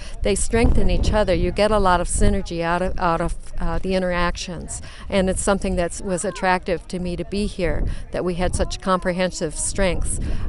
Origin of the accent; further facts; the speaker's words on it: Michigan, United States; I was originally from Michigan, from a relatively small town that was in the middle of corn and bean country in the Lower Peninsula of Michigan.